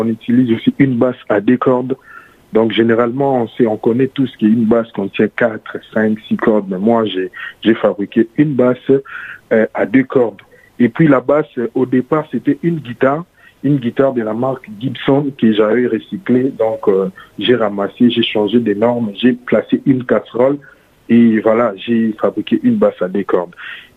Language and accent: French; Kinshasa, DR Congo; un sérieux problème d'électricité à Kinshasa, chez nous au Congo.